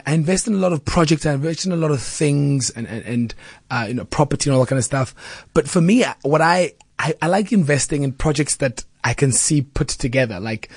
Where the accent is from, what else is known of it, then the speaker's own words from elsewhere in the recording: Gugulethu, Western Cape, South Africa; You know, I grew up in Kukuletu.